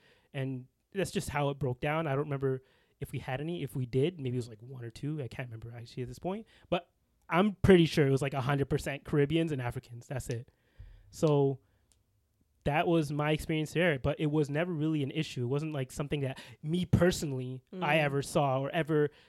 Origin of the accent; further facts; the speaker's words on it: Scarborough, Ontario, Canada; my experience here growing up in Scarborough, where it's a lot more multicultural. Because I used to think the whole city was multicultural, but it's really pockets.